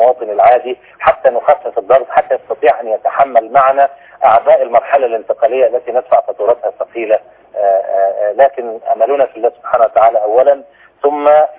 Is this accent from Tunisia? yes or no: no; Egypt